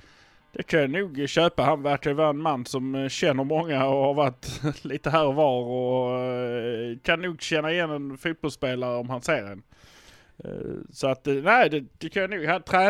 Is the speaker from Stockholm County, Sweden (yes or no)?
no; Malmö, Skåne, Sweden; Fördelen vi har, det är att vi är från Malmö.